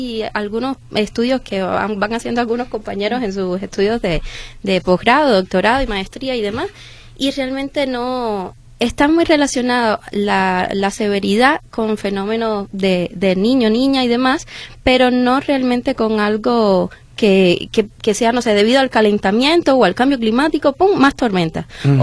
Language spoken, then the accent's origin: Spanish; Cuba; now in Mexico; Aunque yo intento hablar bien mexicano, pero no, todavía se sale. Soy cubana.